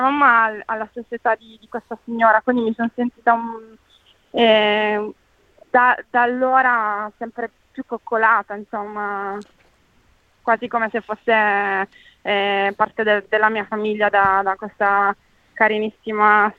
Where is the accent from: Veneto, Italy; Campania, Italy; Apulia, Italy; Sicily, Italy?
Apulia, Italy; also born or lived in Milan; mentre ne siamo pugliesi, per cui in Puglia c'è più tendenza al sud a condividere con i vicini